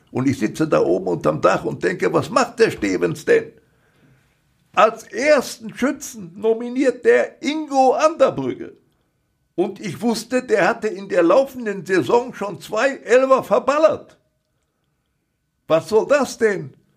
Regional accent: Recklinghausen, North Rhine-Westphalia, Germany; der Junge aus Recklinghausen, meine Heimatstadt.

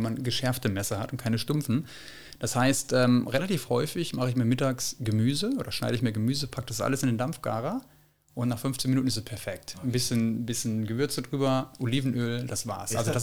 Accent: Bad Oeynhausen, North Rhine-Westphalia, Germany; Ich bin in Bad Oeynhausen aufgewachsen und geboren

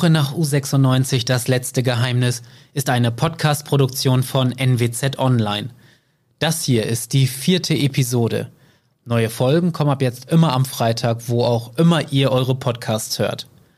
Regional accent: Wilhelmshaven, Lower Saxony, Germany; born there; dass es Überreste davon in Wilhelmshaven, meiner Geburtsstadt, gibt.

